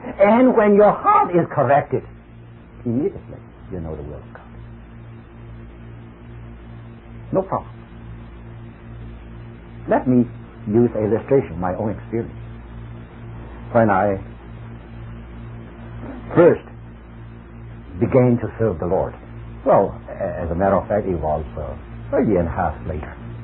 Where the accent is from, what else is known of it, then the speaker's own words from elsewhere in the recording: East China, China; moved away; I came from East China, and this was South China.